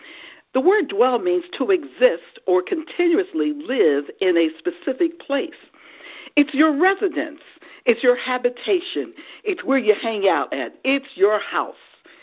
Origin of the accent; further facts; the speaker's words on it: Philadelphia, Pennsylvania, United States; I says, well, no, I'm from Philadelphia. And their response is, I thought so. I thought your accent sounded a little different.